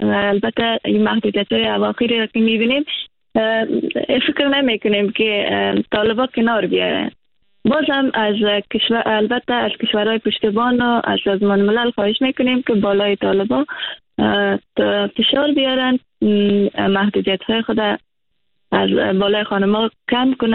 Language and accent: Persian; Afghanistan